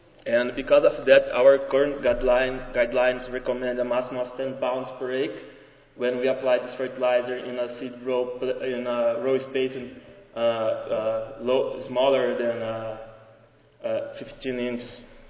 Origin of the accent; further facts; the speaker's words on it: Brazil; but I'm from Brazil